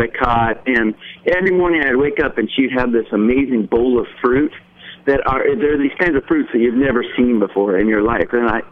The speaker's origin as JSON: {"language": "English", "town": "Spokane", "region": "Washington", "country": "United States", "tie": "born or raised there", "said": "Well, I grew up in a little small town, and I still live here in Spokane, Wash"}